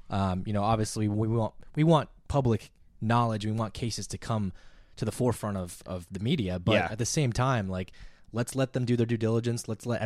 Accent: San Diego, California, United States; I'm myself from San Diego, grew up listening to 1090, as you heard on Scott Kaplan's show.

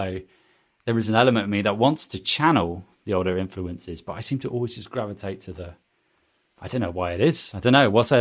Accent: United Kingdom; What being British as I am, I thought it'd be quite apt to bring in the pub notion.

